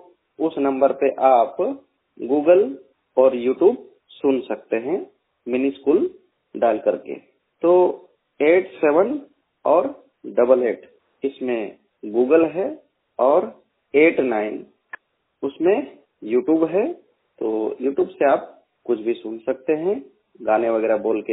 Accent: Gujarat, India; मैं गुजरात से बिलोंग करता हूं

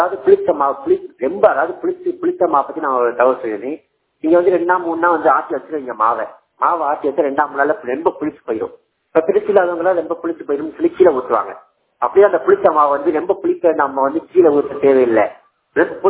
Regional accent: Tamil Nadu, India; என் சொந்த ஊரில் விருதுநகர் மாவட்டம் இருந்திரி என்ற கிராமம்.

